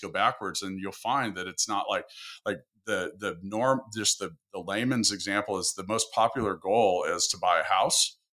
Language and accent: English; Kansas City, Missouri, United States; NavMD is here in my hometown of Kansas City